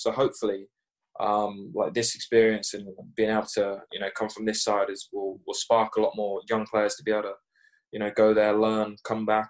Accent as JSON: {"language": "English", "region": "England", "country": "United Kingdom", "tie": "born or raised there", "said": "growing up in England"}